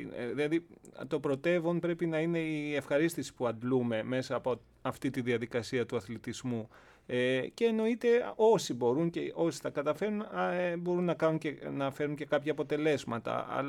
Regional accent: Hydra, Attica, Greece; έμενα στην Ύδρα, μεγάλωσα, έζησα και μεγάλωσα στην Ύδρα

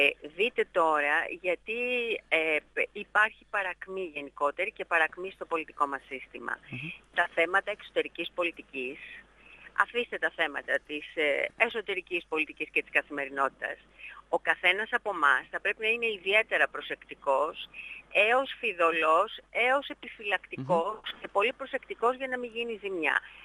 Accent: Northern Greece, Greece; και είμαι βορειοελλαδίτισσα

